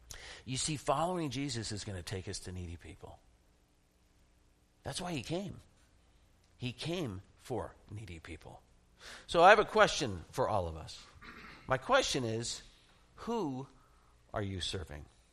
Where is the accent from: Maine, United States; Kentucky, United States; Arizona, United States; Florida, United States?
Arizona, United States; Phoenix; We were just in Phoenix, Arizona, seeing my family, and I grew up in Phoenix, and I'm one of six children.